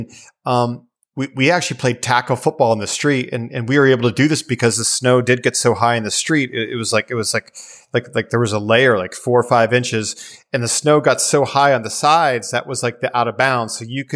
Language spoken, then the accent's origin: English; Erie, Pennsylvania, United States; Like growing up in Erie, we'd have these crazy snowstorms, and our street was a quiet street.